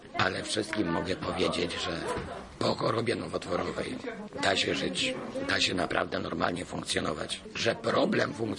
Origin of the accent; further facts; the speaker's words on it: Elbląg, Warmian-Masurian Voivodeship, Poland; jestem z Elbląga